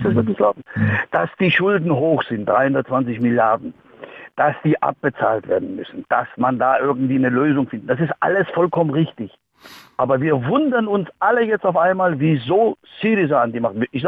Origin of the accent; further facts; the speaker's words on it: Greece; Ich habe vor ein paar Tagen in Griechenland angerufen, mit Freunden gesprochen. In dem kleinen Ort, wo ich herkomme.